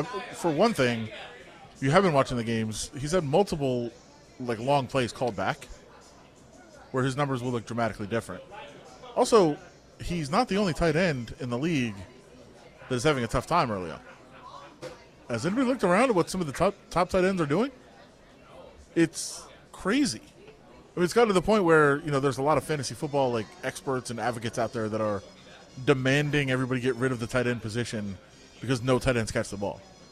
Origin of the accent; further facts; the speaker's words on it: Apple Valley, United States; I have to admit that I'm from Apple Valley.